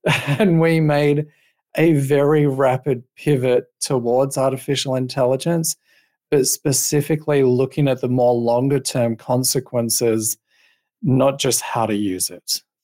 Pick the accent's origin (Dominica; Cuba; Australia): Australia; South Australia; accent: Australian; moved away as an adult; now in United States; So yeah, for those wondering, the accent is Australian. So I'm from Australia, South Australia. I've been in Florida for about 6 or 7 years now, I think.